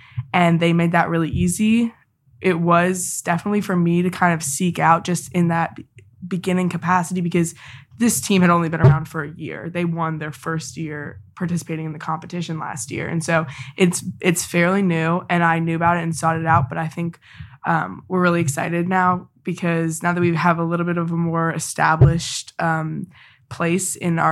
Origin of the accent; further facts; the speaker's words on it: South Carolina, United States; Yeah, so I am from South Carolina.